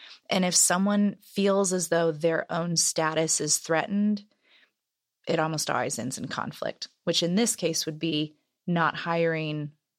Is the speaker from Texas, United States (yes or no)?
no; Kentucky, United States; I grew up in Kentucky and I had to leave for a while, but now I'm back and this is what I love about Kentucky.